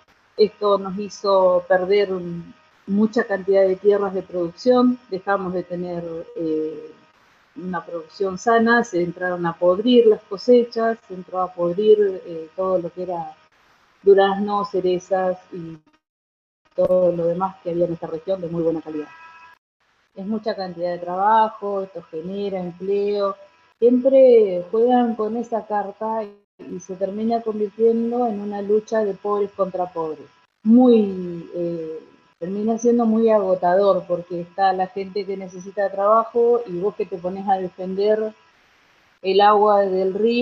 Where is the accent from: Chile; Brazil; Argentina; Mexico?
Argentina; Río Colorado, Río Negro; Nosotros somos de Río Colorado, de la provincia de Río Negro